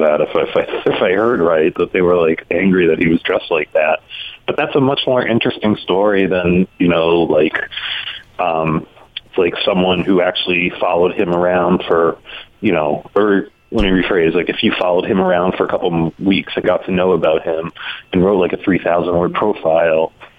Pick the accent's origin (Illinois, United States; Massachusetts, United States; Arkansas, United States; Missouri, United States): Massachusetts, United States; Boston; Well, I grew up in Boston, and I worked at a magazine there, the Harvard Business Review